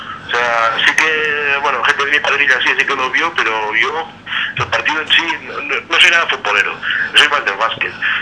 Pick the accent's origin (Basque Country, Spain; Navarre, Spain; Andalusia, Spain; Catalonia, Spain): Catalonia, Spain; Barcelona; en el área metropolitana de Barcelona, que es de donde soy yo también